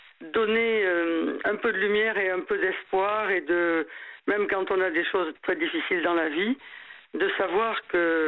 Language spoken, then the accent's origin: French; Nouvelle-Aquitaine, France; Je suis de la Gironde au départ, je suis venu me faire opérer sur Lyon